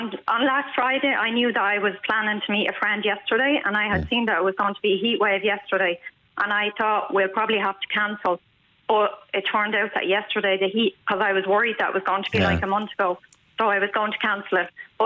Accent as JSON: {"language": "English", "town": "Dublin", "region": "Leinster", "country": "Ireland", "said": "I'm from Dublin."}